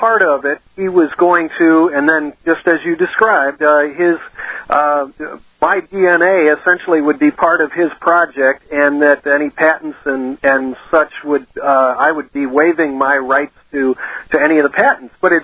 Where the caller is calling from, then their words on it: San Francisco, California, United States; San Francisco, yeah. Yeah, greetings.